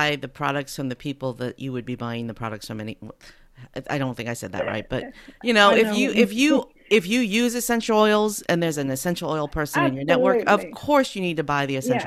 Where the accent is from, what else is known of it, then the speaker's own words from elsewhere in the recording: United States; I'm going to pronounce it beta because I'm an American